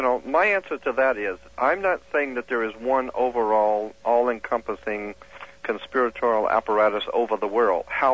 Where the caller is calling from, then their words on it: Carmel, California, United States; I'm calling from Carmel, California.